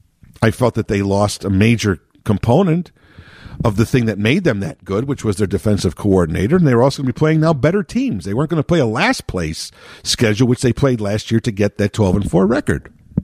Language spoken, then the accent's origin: English; Chicago, Illinois, United States; And I bring this up because I'm from Chicago